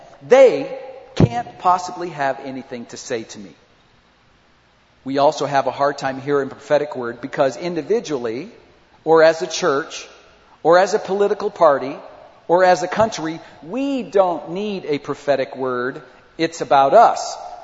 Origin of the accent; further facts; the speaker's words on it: United States; because I'm an American and Marvin, you're not.